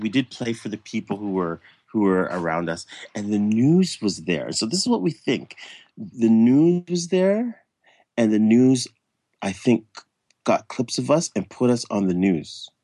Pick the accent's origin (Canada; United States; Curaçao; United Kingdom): Canada; Toronto, Ontario; because we're from Toronto, we're all from Toronto.